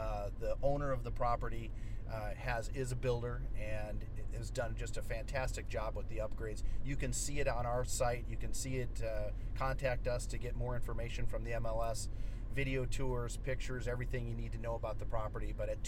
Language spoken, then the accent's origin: English; Minnesota, United States; also born or lived in Laguna Beach / Arizona; now in Naples, United States; Originally from Minnesota, but we moved here from Laguna Beach, Southern California.